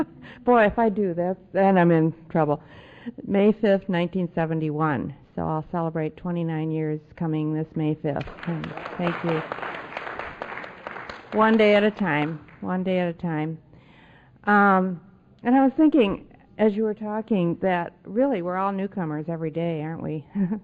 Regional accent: Chicago, Illinois, United States; We grew up in Chicago.

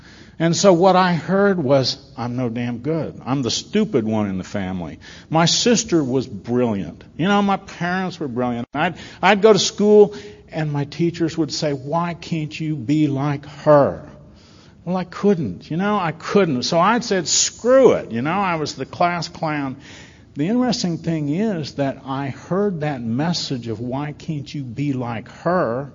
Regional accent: Oklahoma, United States; now in Miami, United States; I'm a Sooner from Oklahoma, really.

